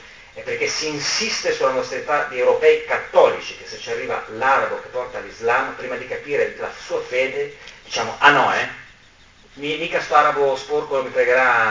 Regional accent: Milan, Lombardy, Italy; now in Rome, Italy; Io sono milanese di origine, vivo da 5 anni a Roma.

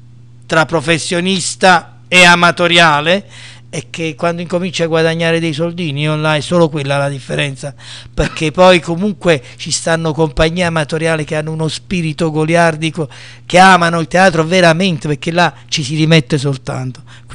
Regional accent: Naples, Campania, Italy; io sono di origine francese, anche se... sono napoletano da 4 generazioni

